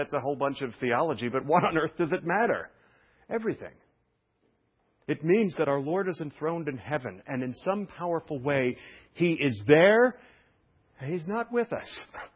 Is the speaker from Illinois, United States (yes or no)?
no; New York, United States; When I was raised in Jewish New York, I've heard this 1,000 times.